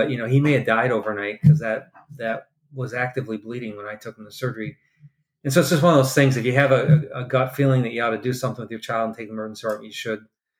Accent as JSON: {"language": "English", "town": "Toledo", "region": "Ohio", "country": "United States", "tie": "born or raised there", "said": "we grew up in the Toledo area and our whole family was here. So for us to move away 7 hours to Rochester, New York by ourselves was a big deal."}